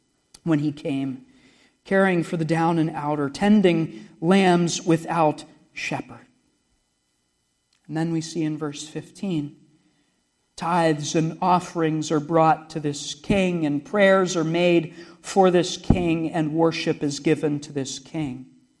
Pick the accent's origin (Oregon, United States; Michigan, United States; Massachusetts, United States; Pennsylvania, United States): Pennsylvania, United States; Of course, I'm from Pennsylvania, headed back to Pennsylvania.